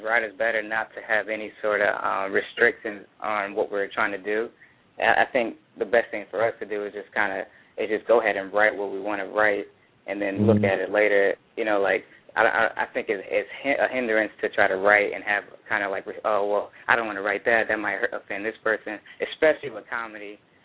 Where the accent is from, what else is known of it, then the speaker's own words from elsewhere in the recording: Georgia, United States; now in Los Angeles, United States; I'm new to L.A. I'm from Georgia, so I'm just a young kid from Georgia in the big city.